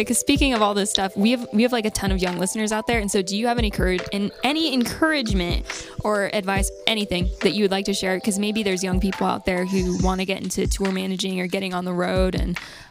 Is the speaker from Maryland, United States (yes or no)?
no; Riverside, California, United States; now in Nashville, United States; because we grew up in Riverside, California. And so we were pretty isolated down there.